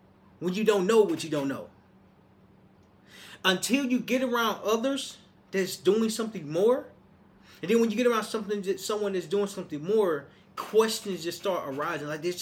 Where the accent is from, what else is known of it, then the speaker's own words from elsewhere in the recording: Little Rock, Arkansas, United States; moved away; When I left my hometown, Little Rock, Arkansas, I left because I wanted something new.